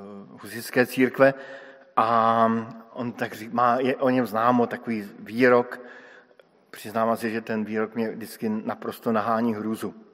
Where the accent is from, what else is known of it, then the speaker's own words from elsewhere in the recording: Brno, South Moravian Region, Czechia; Vyrůstal jsem v Brně a celé Brno pije vodu ze řeky Svratky